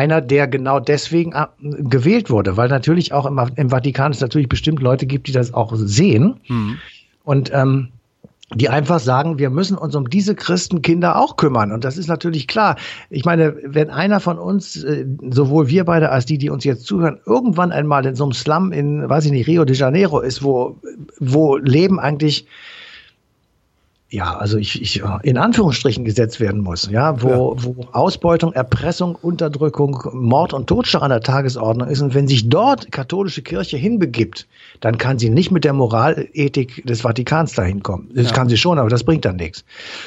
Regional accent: Cologne, North Rhine-Westphalia, Germany; Als Kölner muss ich sagen

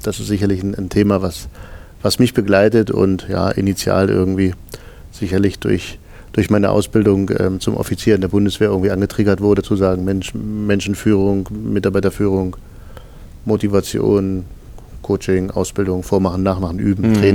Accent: near the Polish border, Germany; da wo ich herkomme, am Rande von Polen

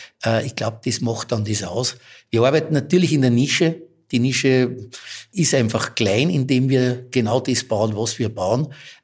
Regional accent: Gmunden, Upper Austria, Austria; ich bin eben in Gmunden aufgewachsen, bin jetzt 58 Jahre alt.

